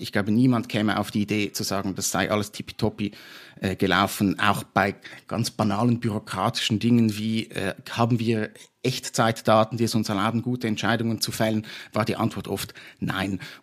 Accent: Switzerland; Gleichwohl sehe ich auch bei uns in der Schweiz sehr viel Verbesserungspotenzial.

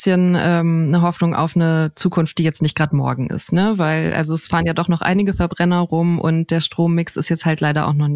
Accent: Berlin, Germany; Ich werde die ganze Zeit geoutet, erst als Berlinerin

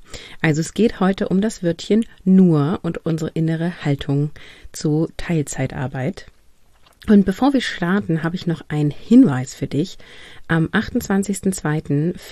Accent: Northern Germany, Germany; Ich komme aus dem Norden, hier ist das ein kurzes Event in der Schule und dann ist das zu Ende.

